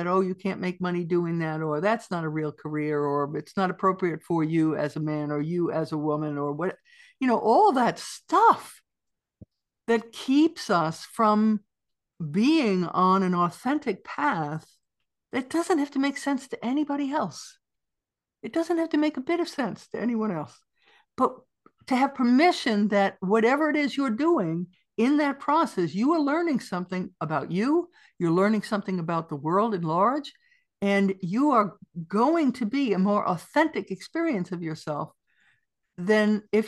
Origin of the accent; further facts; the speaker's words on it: New York, United States; And, you know, I grew up in New York, and walking down the Manhattan, you know, you have to move like this, get around.